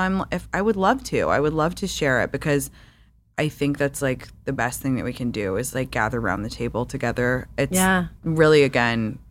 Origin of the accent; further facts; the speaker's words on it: London, United Kingdom; I'm really feel lucky that I grew up in London